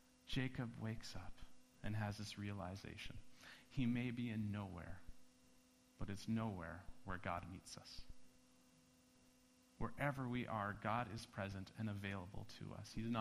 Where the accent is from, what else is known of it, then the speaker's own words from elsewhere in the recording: Calgary, Alberta, Canada; And then the playoffs hit, and I'm from Calgary originally